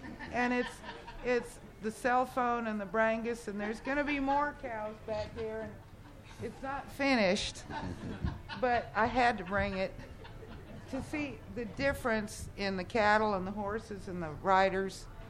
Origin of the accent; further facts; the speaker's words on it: Florida, United States; also born or lived in Connecticut; I was born up in Connecticut. My family moved to Florida in 1952. I was 7 years old, and all I could think of was I wanted a horse.